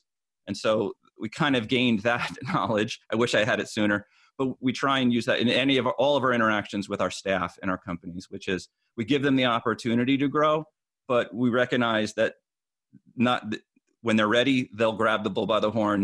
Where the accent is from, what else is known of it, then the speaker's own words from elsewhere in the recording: Cherry Hill, New Jersey, United States; also born or lived in Philadelphia; Born in Philadelphia, grew up in Cherry Hill, New Jersey.